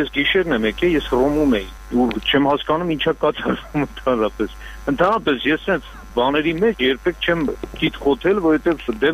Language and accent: Armenian; Yerevan, Armenia; ես ազատ երևանցի եմ